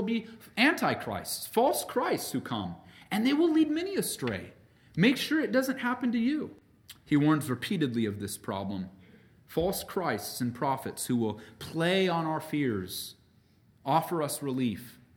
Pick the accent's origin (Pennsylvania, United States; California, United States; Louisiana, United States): California, United States; Growing up in California in the end times madness era of the 80s and 90s